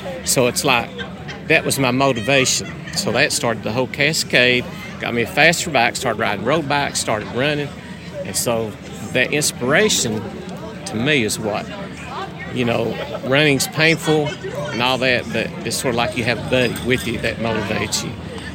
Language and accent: English; Pineville, United States; born there; I was born in Pineville over here at the hospital